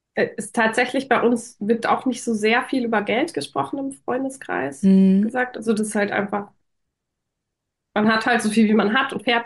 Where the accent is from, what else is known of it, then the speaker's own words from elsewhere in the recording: Munich, Bavaria, Germany; ich komme aus München, es wird vermutlich nicht München als Standort werden.